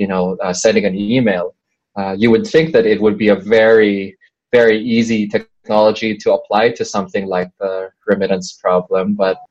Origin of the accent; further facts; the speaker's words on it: Philippines; Well, I mean, so I am from the Philippines